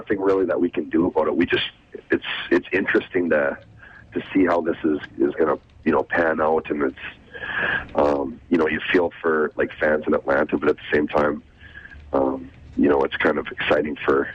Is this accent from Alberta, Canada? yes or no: yes; Red Deer, Alberta, Canada; I mean, I'm from Red Deer, Alberta. I love Canada.